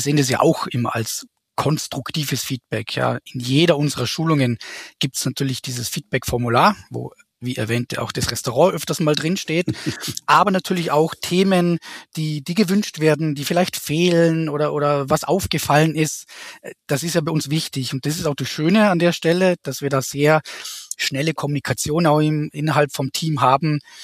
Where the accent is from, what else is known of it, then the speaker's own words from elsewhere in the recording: Vorarlberg, Austria; dass ich als Vorarlberger, für alle, die das jetzt noch nicht kennen, Westösterreich, sozusagen direkt am Bodensee, mehr oder weniger dreisprachig bin.